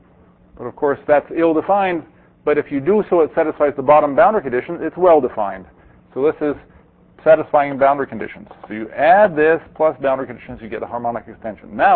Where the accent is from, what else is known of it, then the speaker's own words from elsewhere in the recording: California, United States; Of course, I'm from California.